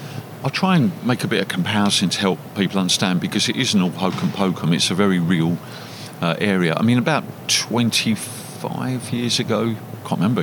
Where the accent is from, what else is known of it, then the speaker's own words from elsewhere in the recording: London, United Kingdom; now in Leicester, United Kingdom; I'm a Londoner, you can probably tell, but that was in Leicester. Had my family here.